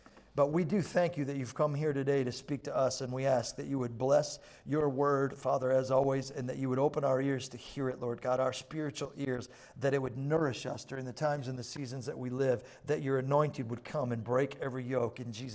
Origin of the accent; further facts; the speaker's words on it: New York, United States; so I like to take people from here all the way back to my hometown in New York for one reason, to bring them to a specific Italian restaurant